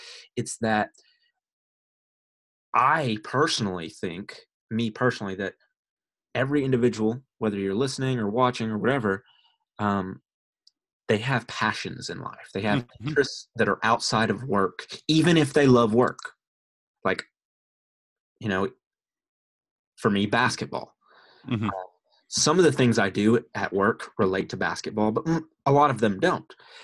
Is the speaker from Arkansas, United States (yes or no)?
yes; Arkansas, United States; And I was like, wow, and I'm from Arkansas, granted. We're still a little behind on the time